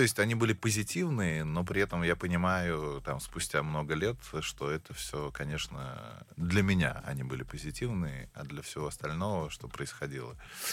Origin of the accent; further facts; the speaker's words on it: Elista, Kalmykia, Russia; born there; Я родился в Калмыкии, в городе Элиста, да. Это даже под Элистой был такой поселок Солнечный, и вот там, собственно, и родился.